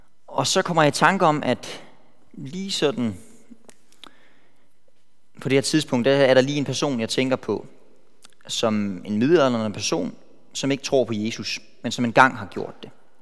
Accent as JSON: {"language": "Danish", "town": "Silkeborg", "region": "Central Denmark Region", "country": "Denmark", "also_born_or_lived": "Iringa, Tanzania", "said": "jeg er missionærbarn fra Tanzania, i Ringa, så det er også på plads. Og så i 2003, der vendte vi hjem til Danmark og har boet i Silkeborg. Det er Jylland."}